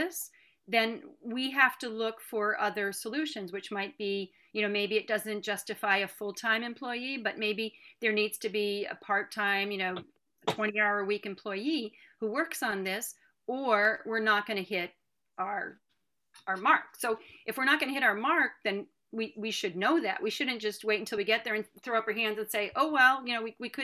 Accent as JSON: {"language": "English", "region": "New England", "country": "United States", "said": "I'm from New England, and the towns around where I grew up are, you know, as they are on the other coast in California"}